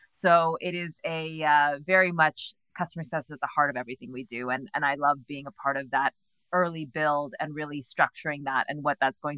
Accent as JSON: {"language": "English", "region": "California", "country": "United States", "said": "That accent isn't going to change. I always say I'm Californian, but with a British passport now."}